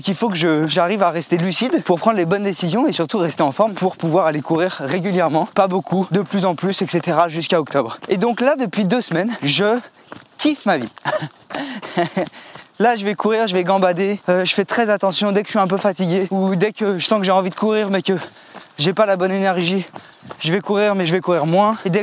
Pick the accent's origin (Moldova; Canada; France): France; now in Belgium; Je suis un Français qui habite en Belgique, donc je m'adapte à la langue.